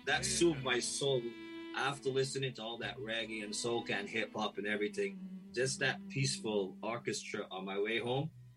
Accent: Barbados; he think I'm Jamaican, right? But I'm Bajan, you know what I mean?

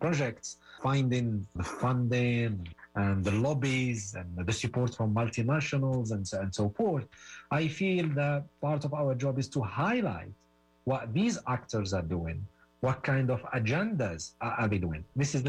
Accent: Tunisia; especially about my home country, Tunisia

